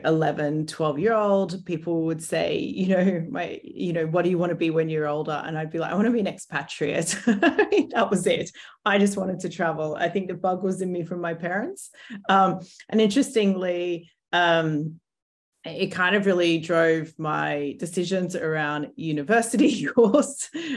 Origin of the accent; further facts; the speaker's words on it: Brisbane, Queensland, Australia; also born or lived in Europe; now in Hong Kong; I grew up in Brisbane, Queensland, went to Queensland University of Technology. I did an international business degree.